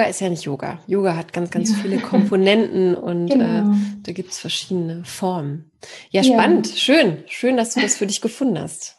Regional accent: Poland; Wir kommen auch aus Polen, also eine Familie

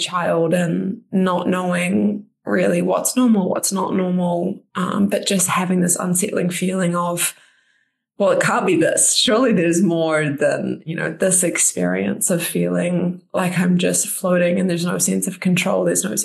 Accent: New Zealand; now in New York, United States; I've actually just come back from 3 weeks in my home country, New Zealand, which is where I'm from originally. I've been living in New York for about 7 or so years now.

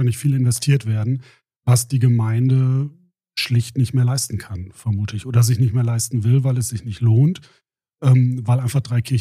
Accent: Bad Bentheim, Lower Saxony, Germany; Ich bin ja auch in Bentheim aufgewachsen

